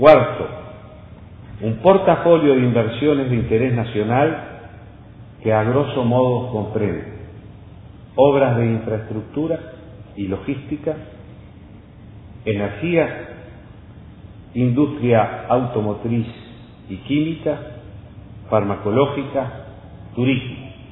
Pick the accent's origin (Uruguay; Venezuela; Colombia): Uruguay; Uruguay no es necesario apelar a métodos espurios para hacer buenos negocios. Y cuando se constatan en mi país procedimientos irregulares, se adoptan inmediatamente las medidas correctivas que la ley establece.